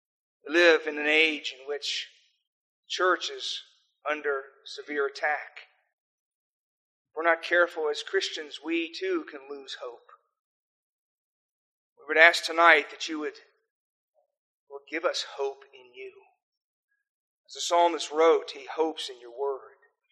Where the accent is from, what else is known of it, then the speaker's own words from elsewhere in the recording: South Africa; accent: American; I sound like an American, but I'm actually a South African. I've lived there for 26 years. That is my home.